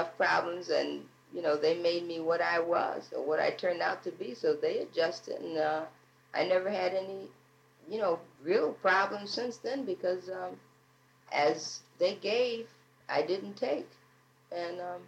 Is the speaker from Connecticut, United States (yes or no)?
yes; Connecticut, United States; being born and raised in Connecticut, I was aware of Jim Crow activities, but I had never experienced any.